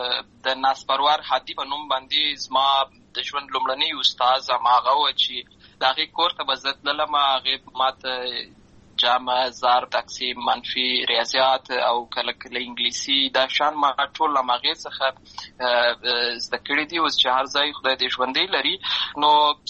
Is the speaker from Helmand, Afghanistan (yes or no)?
yes; Lashkargah, Helmand, Afghanistan; also born or lived in Uruzgan; زه په اصل کې د اروزګان ولایت یم، اما زه په هلمند ولایت لشکرګاه کې پیدا شوی یم، امالته لوی شوی یم، امالته مې ښوونځی لوستی دی، امالته مې ټول ژوند مې له هماغه ځای څخه پیل شوی دی، خو په اصل کې زه د اروزګان ولایت څخه.